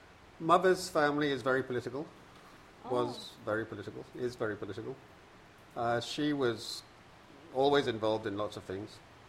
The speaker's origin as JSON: {"language": "English", "country": "United Kingdom", "said": "I'm British. I'm sort of from Scottish ancestry."}